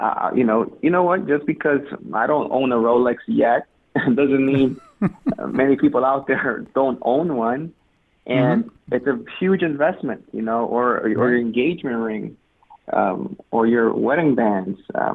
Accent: Boston, Massachusetts, United States; I'm born and raised in Boston, native from Dorchester. And, you know, I've pretty much went to Madison Park High School.

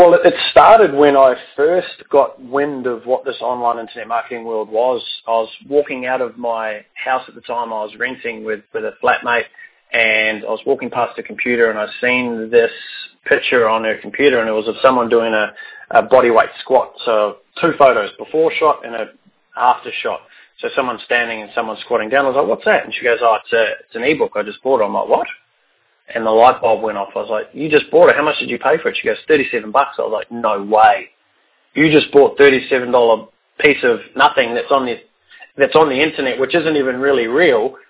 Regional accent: New Zealand; I grew up in New Zealand, a beautiful little country.

